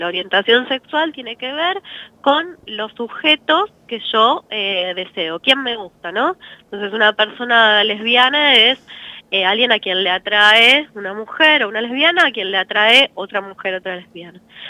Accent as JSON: {"language": "Spanish", "town": "Rosario", "region": "Santa Fe", "country": "Argentina", "said": "yo soy rosarina"}